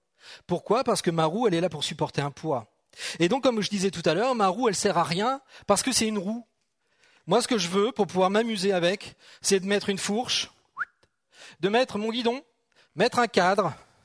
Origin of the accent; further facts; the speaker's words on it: Normandy, France; parce que je suis normand, c'est pour ça que je parle des forêts normandes.